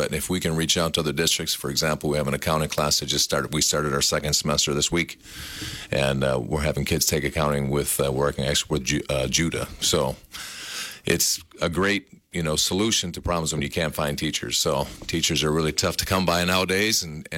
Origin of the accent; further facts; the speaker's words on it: Highland, United States; I'm born and raised in Highland, so, and I'm 50 years old now.